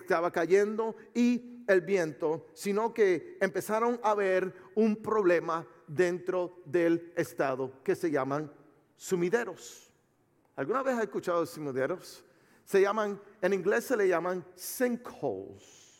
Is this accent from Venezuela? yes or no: no; Puerto Rico; also born or lived in Florida, United States; yo soy natal de Puerto Rico. ¡Woo! Yeah, yeah, yeah, ok. Natal de Puerto Rico, pero viví 27 años de mi vida en el estado de la Florida.